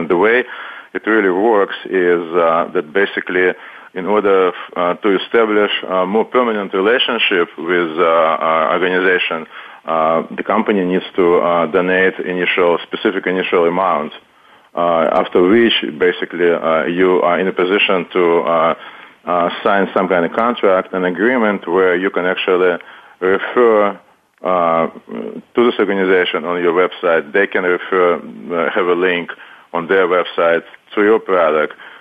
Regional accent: Russia; English is a second language; because I'm from Russia also

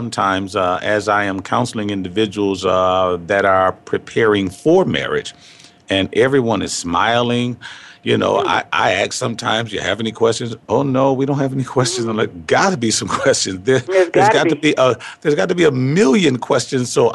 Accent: Detroit, Michigan, United States; and we that grew up in Detroit, we grew up on the Motown sound.

